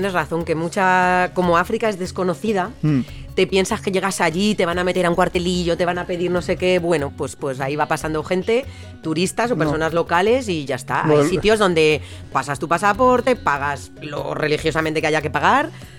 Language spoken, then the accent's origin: Spanish; Spain; pero en nuestro caso, como europeos y españoles, ningún problema